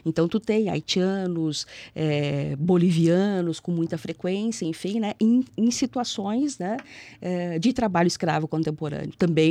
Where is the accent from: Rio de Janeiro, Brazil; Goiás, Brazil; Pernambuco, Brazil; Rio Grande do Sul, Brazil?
Rio Grande do Sul, Brazil; also born or lived in Mato Grosso; Sou do Rio Grande do Sul e fui para o Mato Grosso, né? E aí eu fui para o Mato Grosso para estudar efetivamente as questões de terra